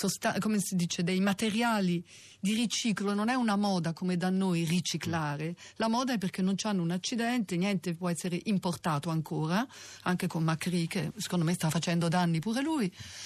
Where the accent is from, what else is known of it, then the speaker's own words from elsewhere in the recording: Florence, Tuscany, Italy; Io sono di Firenze